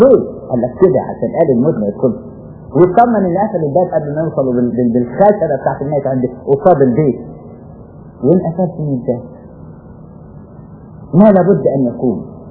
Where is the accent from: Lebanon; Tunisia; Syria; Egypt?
Egypt; Upper Egypt; الواحد بيستغرب عندنا في الصعيد